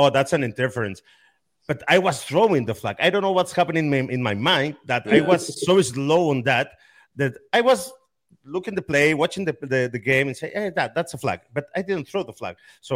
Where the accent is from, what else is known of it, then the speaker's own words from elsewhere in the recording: Spain; now in Cancun, Mexico; I live here in Cancun, but I'm from Spain. I've been here in Mexico for 40 years, something like that.